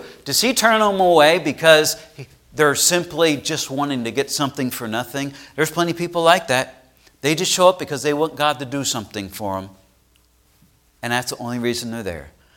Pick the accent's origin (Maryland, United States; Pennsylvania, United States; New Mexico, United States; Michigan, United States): Pennsylvania, United States; Because growing up, where I grew up in Pennsylvania, breakfast foods were simply this: bacon, sausage, ham, and scrapple.